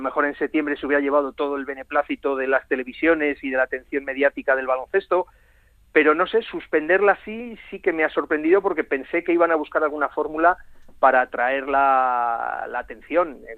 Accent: Valladolid, Castile and León, Spain; Ojalá, por la parte que me toca, como vallisoletano que soy

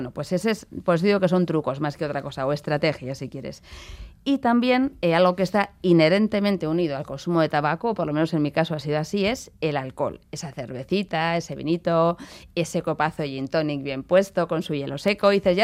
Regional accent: Pamplona, Navarre, Spain; un compañero suyo de Pamplona, de mi tierra, médico

